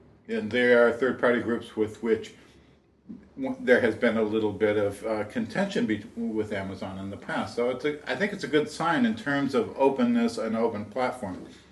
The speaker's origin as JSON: {"language": "English", "town": "Huntington Woods", "region": "Michigan", "country": "United States", "said": "I'm from Huntington Woods, Michigan, near Detroit"}